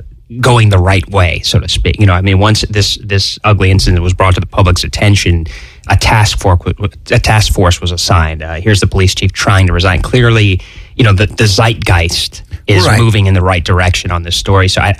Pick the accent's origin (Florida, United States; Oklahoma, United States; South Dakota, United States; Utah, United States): Florida, United States; Orlando; I don't know if you know this, but I come from Orlando. I moved about 8 years ago